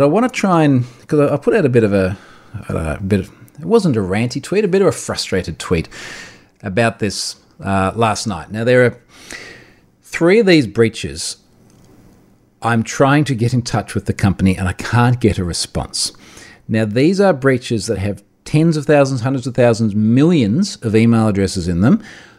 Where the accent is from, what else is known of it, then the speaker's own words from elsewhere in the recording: Australia; I'm Australian